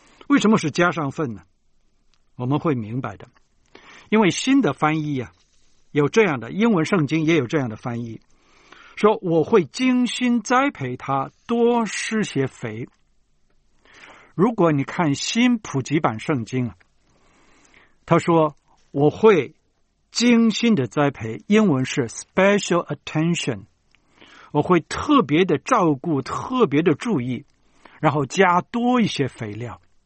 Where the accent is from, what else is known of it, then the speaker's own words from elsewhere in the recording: China; 像我们中国人种大葱也好啊